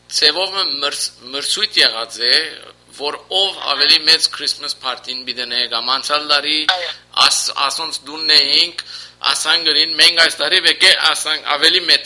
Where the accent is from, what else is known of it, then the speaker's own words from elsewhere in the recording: Lebanon; Որև օրենք ժամանակ ես որ լիփանան մեծած եմ, այսին մանկությունս եւ այսպիսի բաներ չունեին կոնտեղը։